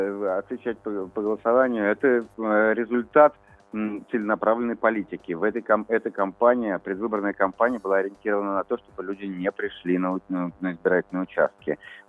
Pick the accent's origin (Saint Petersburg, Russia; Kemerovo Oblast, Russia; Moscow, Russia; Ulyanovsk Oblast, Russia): Moscow, Russia; потому что я из Москвы